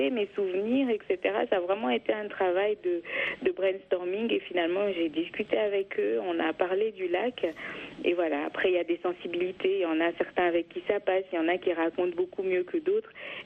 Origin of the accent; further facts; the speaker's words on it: Kivu, DR Congo; je suis originaire de la région du Kivu, donc la région que je raconte dans ce documentaire